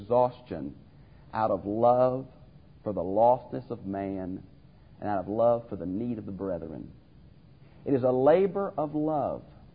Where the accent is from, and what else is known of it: Houston, Texas, United States; born or raised there